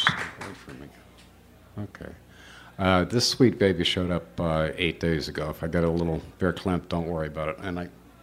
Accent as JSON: {"language": "English", "town": "Greensburg", "country": "United States", "said": "Yeah, I'm from Greensburg."}